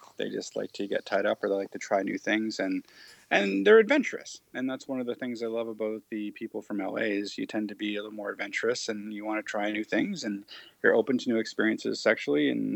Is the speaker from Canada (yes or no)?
yes; Canada; we're Canadian